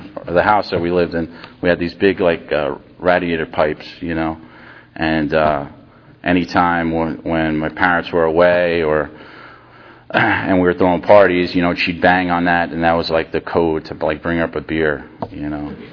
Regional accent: New Rochelle, New York, United States; now in Florida, United States; Basically, I grew up in New York, unlike most of the population in Florida. You know, I'm special. So, but yeah, I grew up in a small town called New Rochelle, New York. It's right outside the Bronx.

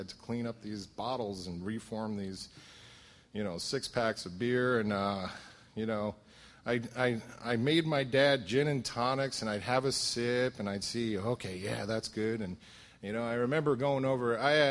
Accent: Bridgeport, Connecticut, United States; I was very young when I was growing up, and I am from the South, Southern Bridgeport, which is in Southern Connecticut

